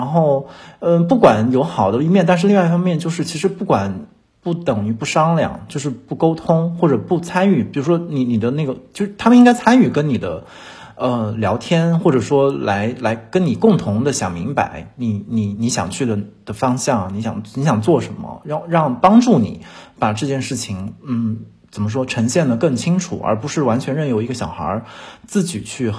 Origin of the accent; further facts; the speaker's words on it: Hunan, China; 就是我是湖南人嘛，我在湖南早上是吃米粉的，然后到了整个大北方，我发现首先吃到米粉不容易